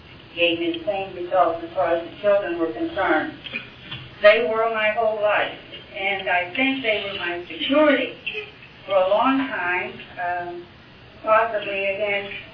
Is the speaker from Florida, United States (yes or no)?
no; West Virginia, United States; I was raised in West Virginia, very uneventful, childhood, good, devoted, dedicated, religious parents.